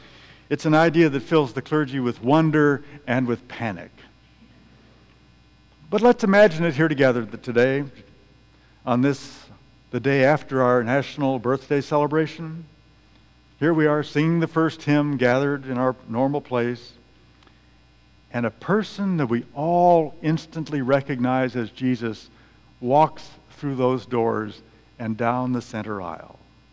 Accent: Carlinville, Illinois, United States; So when I was growing up in Carlinville, I had no idea about the realities of my hometown.

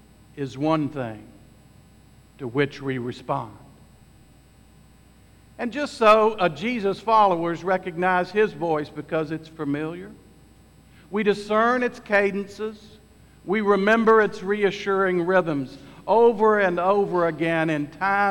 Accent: West Virginia, United States; I went back to my home state of West Virginia, went out to eat with some family

